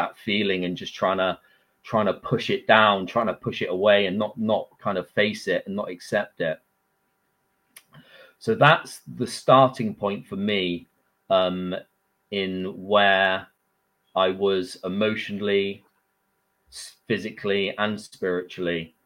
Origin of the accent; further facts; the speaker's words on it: Weston-super-Mare, South West England, United Kingdom; I grew up in Western Supermare. Living on a council estate called Milton Brow